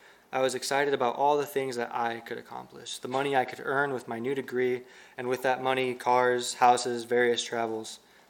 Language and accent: English; Lansing, Illinois, United States; So I grew up in Lansing, Illinois, right on the border of Illinois and Indiana near Chicago, and was born into a Christian home.